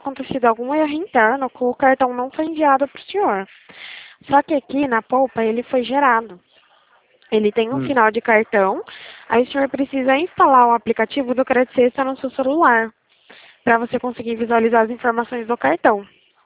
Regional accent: Limeira, São Paulo, Brazil; Eu sou do interior de São Paulo. Eu falo de Limeira, São Paulo.

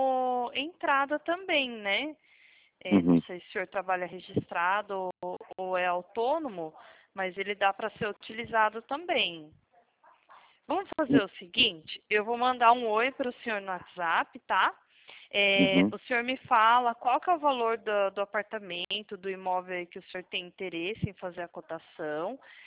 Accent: São Paulo, Brazil; Eu sou de São Paulo

